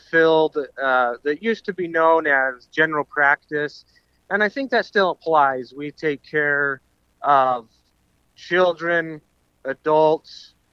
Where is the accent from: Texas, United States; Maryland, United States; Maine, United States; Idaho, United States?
Idaho, United States; That's right. I grew up in South Central Idaho in what is called the Magic Valley, a pretty large farming community where basically anything grows.